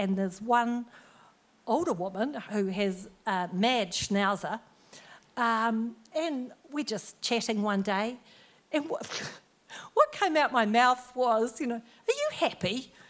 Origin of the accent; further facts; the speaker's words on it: Auckland, New Zealand; born there; now in Christchurch, New Zealand; I was born in Auckland, and I don't own up to that very often, living in Christchurch.